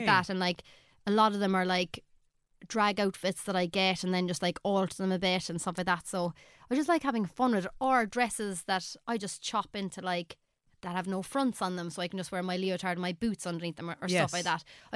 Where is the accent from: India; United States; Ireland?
Ireland; Just, for me, as an Irish artist, being able to hear another woman with a voice that kind of makes me feel safe.